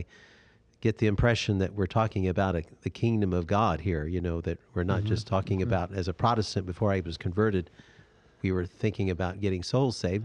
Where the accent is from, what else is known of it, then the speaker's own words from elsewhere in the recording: Murrieta, California, United States; Yes, I'm from Murrieta, California.